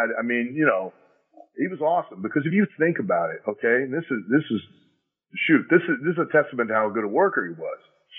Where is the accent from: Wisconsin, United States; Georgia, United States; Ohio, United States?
Ohio, United States; Lima; Yeah, I grew up in Lyman